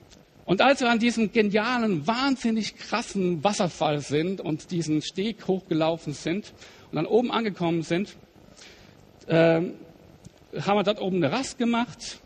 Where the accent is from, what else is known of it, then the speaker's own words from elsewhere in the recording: Rhineland-Palatinate, Germany; das sind meine Heimatkollegen, wo ich herkomme, aus der schönen Pfalz.